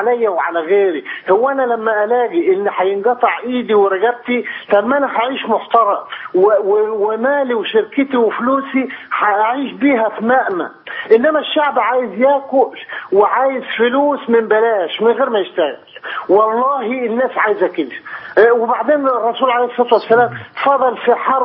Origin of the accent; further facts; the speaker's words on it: Beheira, Egypt; من البحيرة من إحدى قرى البحيرة الفقيرة جدا